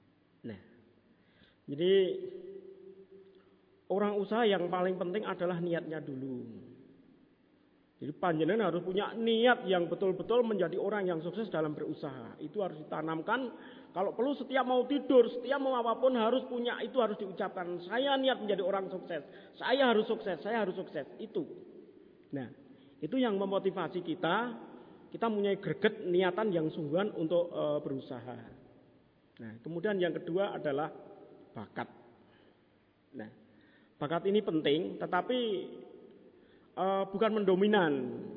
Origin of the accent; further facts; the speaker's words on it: Java, Indonesia; satu hal kita sebagai orang Jawa adalah bagaimana kita mengeroi usaha kita.